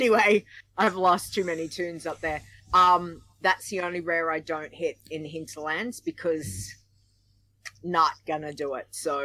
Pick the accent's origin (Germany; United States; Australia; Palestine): Australia; But again, because of I'm an Aussie playing on a US server.